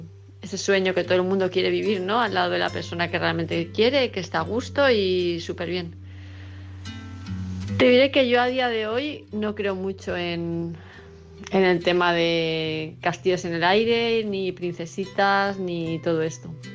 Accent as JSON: {"language": "Spanish", "town": "Palma", "region": "Balearic Islands", "country": "Spain", "said": "de Palma de Mallorca."}